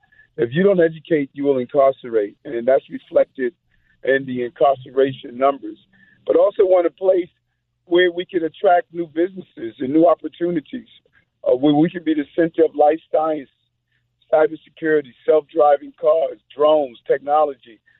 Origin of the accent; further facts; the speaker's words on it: Queens, New York, United States; also born or lived in Brownsville; Growing up, born in Brownsville, growing up in South Jamaica, Queens, I had an unfortunate encounter with police officers.